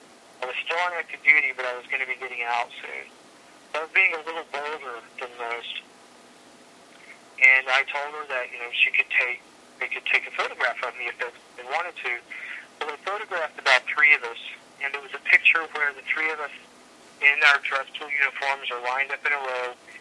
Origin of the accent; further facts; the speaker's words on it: the South, United States; I was from the South, from a religious family